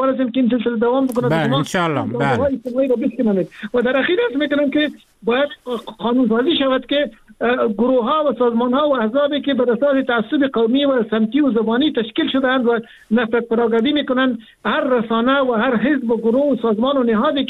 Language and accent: Persian; Afghanistan; ما ساکنان سرزمین افغانستان، ما افغان هستیم، ما فرزندان افغانستان هستیم و ما در جغرافیای کشوری به نام افغانستان زندگی میکنیم